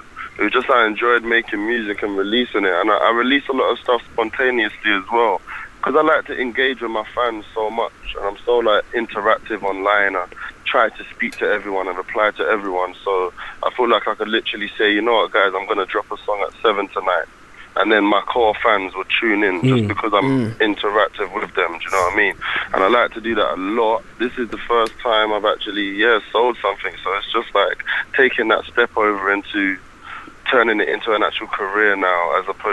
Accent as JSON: {"language": "English", "town": "Croydon", "region": "London", "country": "United Kingdom", "tie": "born or raised there", "said": "In Croydon."}